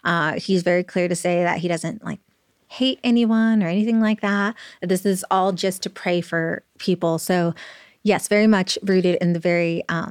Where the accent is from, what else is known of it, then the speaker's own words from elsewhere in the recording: San Antonio, Texas, United States; I'm from San Antonio, and you can kind of just select a ballot once you get to the polls.